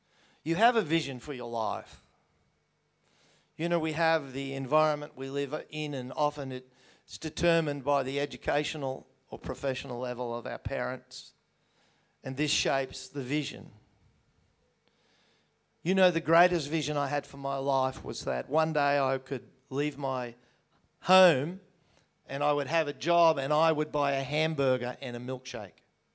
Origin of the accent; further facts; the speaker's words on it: Mooloolaba, Queensland, Australia; And I'm from the Sunshine Coast, from Mullilabar.